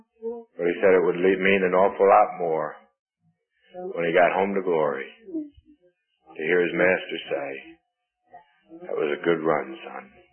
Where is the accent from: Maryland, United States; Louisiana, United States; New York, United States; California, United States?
New York, United States; Glen Head; When I was growing up in Glen Head, there was an elder there.